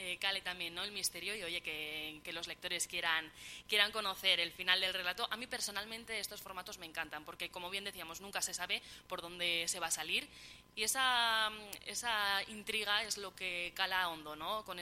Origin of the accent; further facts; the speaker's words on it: Caparroso, Navarre, Spain; yo la verdad que soy de Caparroso, entonces subo a Pamplona